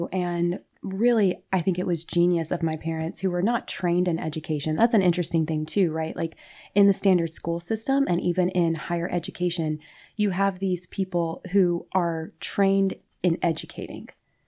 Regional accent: Pine Bluff, North Carolina, United States; So I grew up in Pine Bluff, North Carolina, which is not too far from where we're at right now in mm-hmm. West End.

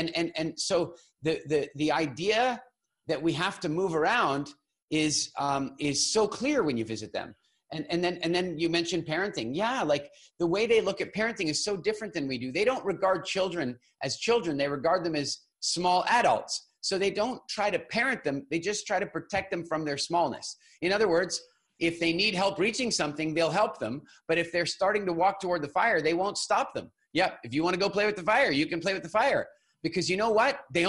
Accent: South Africa; born there; as we mentioned earlier, I was born in South Africa.

